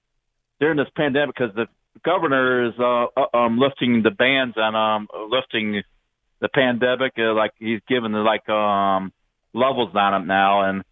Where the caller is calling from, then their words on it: Findlay, Ohio, United States; Yeah, I'm calling from Finley, Ohio, the home of Aaron Kraft, a point guard from Ohio State, and mm-hmm. Ben Roethlisberger.